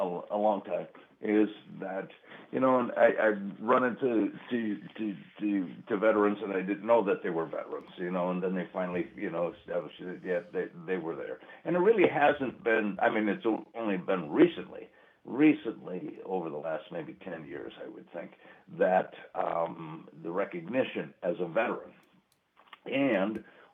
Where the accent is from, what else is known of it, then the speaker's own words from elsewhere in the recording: Appleton, Wisconsin, United States; now in Pittsburgh, United States; I mean, growing up in Appleton, in the paper mills